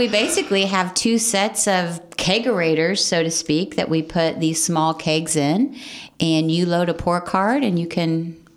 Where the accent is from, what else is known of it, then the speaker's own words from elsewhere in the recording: Kansas City, Missouri, United States; So I'm from Kansas City, and I brought my favorite barbecue.